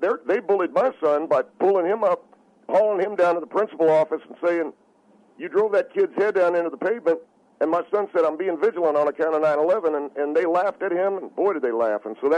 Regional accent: Knoxville, Tennessee, United States; I come from Knoxville, Tennessee.

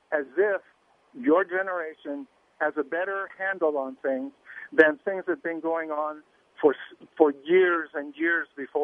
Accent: San Fernando, California, United States; now in Coeur d'Alene, United States; I was born and raised in San Fernando in the Sylmar area.

